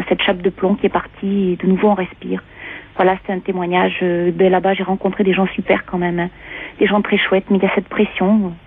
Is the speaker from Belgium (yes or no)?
no; France; also born or lived in Corsica; moi, je suis pas d'origine maghrébine, je suis juste continentale, une pinsoute. Je suis allée en Corse parce que j'avais du boulot avec mon mari et mes enfants.